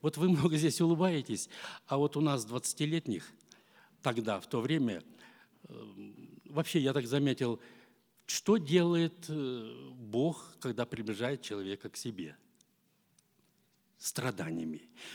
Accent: Siberia, Russia; born there; Я родился в Сибири, родители верующие.

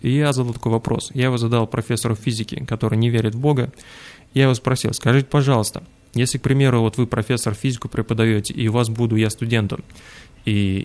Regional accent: Russia; мы русские, например, я сам из Братства Совета Церквей

